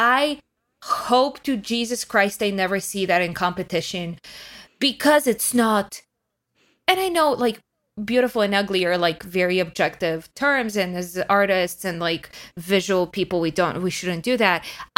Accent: Chicago, Illinois, United States; I've just like been born and raised in Chicago

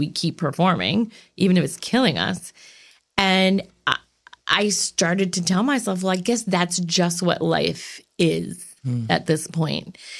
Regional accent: Canada; now in Portland, United States; Well, I am originally a Canadian. I relocated to beautiful Portland, Oregon.

